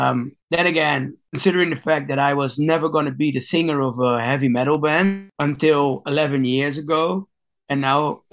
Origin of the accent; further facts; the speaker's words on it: Gouda, South Holland, Netherlands; It's kind of weird rhythm, considering I'm from Gouda, the home of the Gouda cheese.